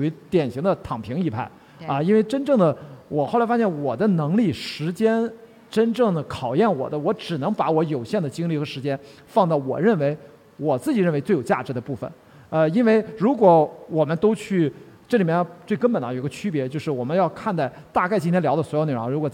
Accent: Qingdao, Shandong, China; 我因为我青岛人啊，青岛话跟山东话当然还是很不一样啊

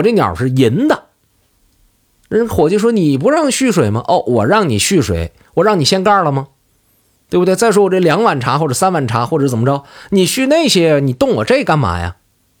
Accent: Changchun, Jilin, China; 这个在我的老家长春啊，我们在东北也讲究这个。

